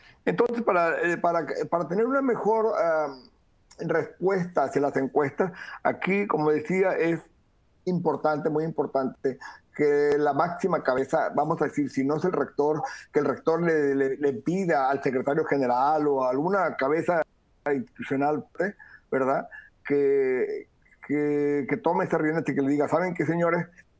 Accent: Mexico; así somos los mexicanos, ¿no?

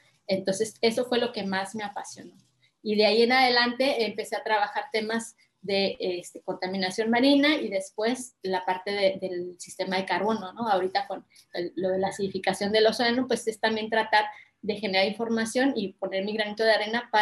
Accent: Chihuahua, Mexico; cuando era muy niña, mi familia iba muy seguido a pescar a la presa, porque yo soy de Chihuahua, no conocía el mar

